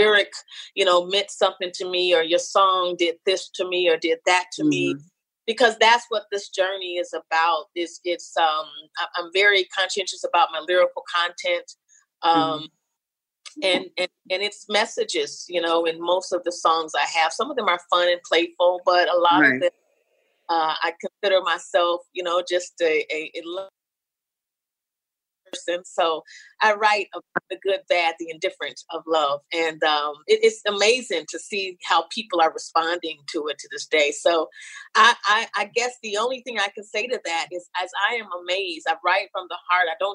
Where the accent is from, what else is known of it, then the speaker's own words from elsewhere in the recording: Gary, Indiana, United States; is from my hometown, Gary, Indiana. So I got to go with my hometown crew